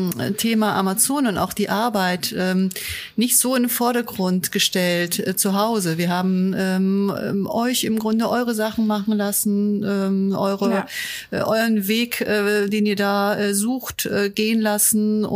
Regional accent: Munich, Bavaria, Germany; now in Osnabrück, Germany; Osnabrück ist meine Heimat geworden und ich fühle mich hier pudelwohl und möchte gar nicht woanders hin. Aber ich komme ursprünglich aus München, ich bin da geboren, habe da Abitur gemacht.

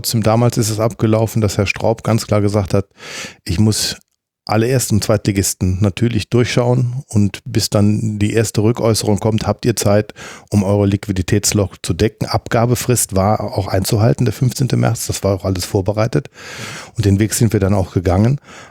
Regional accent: Mönchengladbach, North Rhine-Westphalia, Germany; Aber man als Gladbacher Junge, aufgewachsen auf der Bürkelstraße, Fan dieses Vereins

